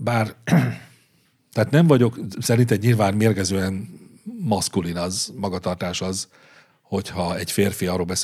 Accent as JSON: {"language": "Hungarian", "country": "Hungary", "said": "ugye egyrészt ugye magyarok vagyunk"}